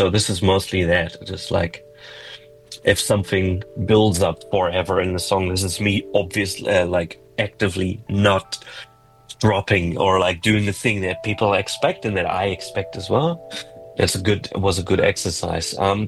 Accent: Germany; English is a second language; now in New Zealand; I'm from Germany. I moved here 10 years ago

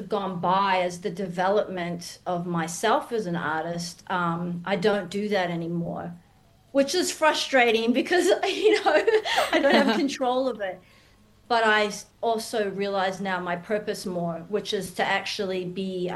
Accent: United States; I wasn't necessarily raised in that space. I have absolutely no problem with it. I was raised in America, which a lot of friends who are Black Baptist, and you've got gospel music

